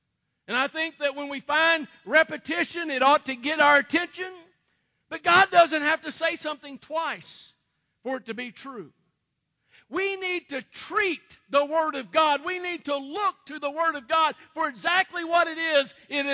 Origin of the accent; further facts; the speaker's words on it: Kulin, Missouri, United States; I'm from Kulin, Missouri.